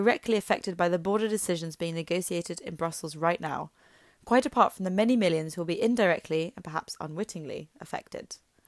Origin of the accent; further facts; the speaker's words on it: United Kingdom; Never have borders been quite so important in my life as they are now, as my home country makes plans to leave the European Union.